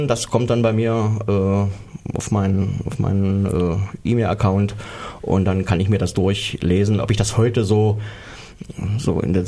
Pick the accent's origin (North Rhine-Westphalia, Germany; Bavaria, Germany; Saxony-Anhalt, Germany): Saxony-Anhalt, Germany; Bernburg; wenn ich durch Bernburg, was meine Heimatstadt ist, gelaufen bin